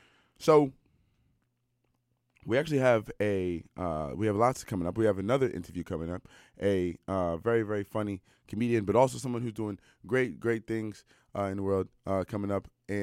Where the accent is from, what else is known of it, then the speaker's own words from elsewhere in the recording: United States; now in Canada; You know, I'm American. While we're here in Canada, these things will, you know, certainly affect all of us.